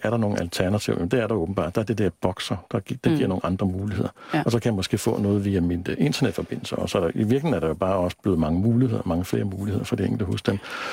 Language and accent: Danish; Næstved, Zealand, Denmark; Altså, siden jeg sad derhjemme i Næstved og så Danmarks Radio i sort-hvid fra en stueantenne